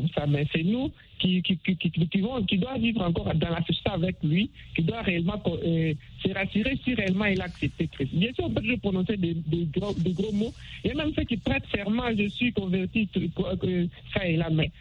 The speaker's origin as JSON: {"language": "French", "country": "DR Congo", "said": "Ici, chez nous, à la République démocratique du Congo"}